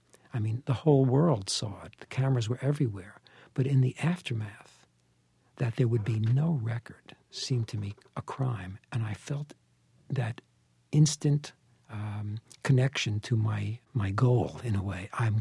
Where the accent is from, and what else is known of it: New York City, New York, United States